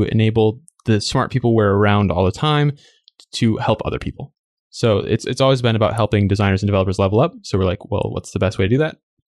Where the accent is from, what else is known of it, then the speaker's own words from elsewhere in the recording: Mankato, Minnesota, United States; Mankato is the town I grew up in Minnesota.